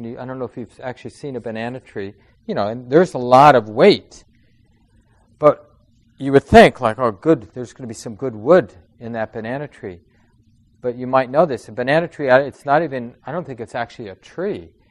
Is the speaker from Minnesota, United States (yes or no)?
yes; Minneapolis, Minnesota, United States; I grew up in Minneapolis. I was born in St. Mary's Hospital.